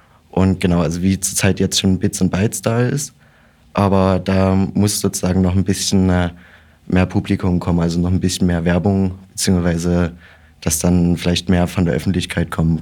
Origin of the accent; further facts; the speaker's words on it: Dresden, Saxony, Germany; ich komme aus Dresden von der Sportschule